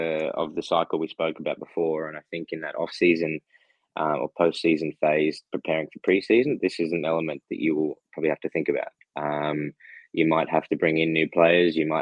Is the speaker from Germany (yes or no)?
no; Australia; I mean, I came from Australia.